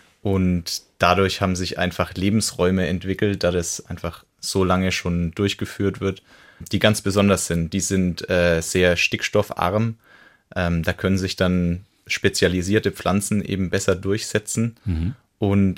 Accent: Burgbernheim, Bavaria, Germany; Ja, also ich komme ja auch ursprünglich aus Burg Bernheim, bin dort aufgewachsen.

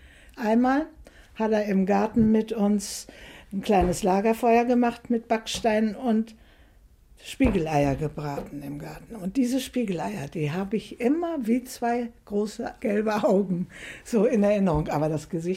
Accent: Neustadt am Rübenberge, Lower Saxony, Germany; also born or lived in Nolte / Bremen; geboren in Nolte, geboren am 22.10.38. Ich habe einen Teil meiner Kindheit in Hemelingen verbracht, Bremen-Hemelingen, und die meiste Zeit der Kindheit in Neustadt am Rübenberge. 1953 sind wir wieder nach Bremen gekommen

